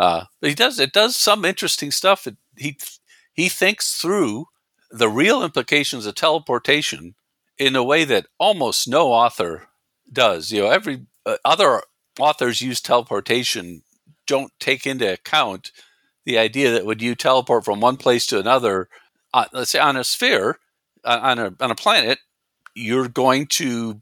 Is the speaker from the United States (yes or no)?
yes; Chicago, Illinois, United States; I'm originally from Chicago, so that's convenient for me